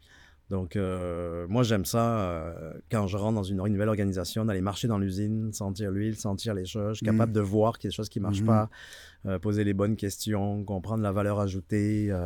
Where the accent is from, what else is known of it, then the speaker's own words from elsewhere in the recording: France; now in Canada; Nous, on vient ici, en Amérique du Nord, par le Québec, parce qu'en France, on est pourri en anglais.